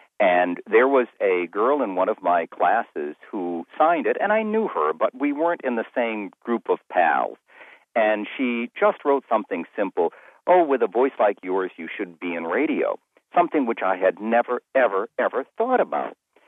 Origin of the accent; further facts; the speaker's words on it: New Bedford, Massachusetts, United States; But I'm a New Bedford, Massachusetts boy, 50 miles south of Boston.